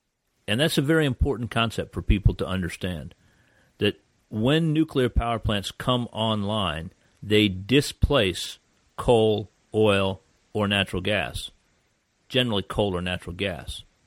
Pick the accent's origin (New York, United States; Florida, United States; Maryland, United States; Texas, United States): Florida, United States; My father was an electrical engineer for Florida Power and Light Company, and I grew up in South Florida.